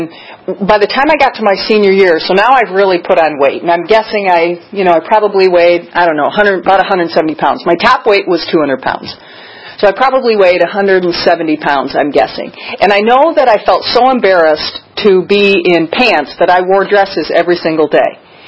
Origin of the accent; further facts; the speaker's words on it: Midwest, United States; I grew up in the Midwest. We were kind of lower middle class.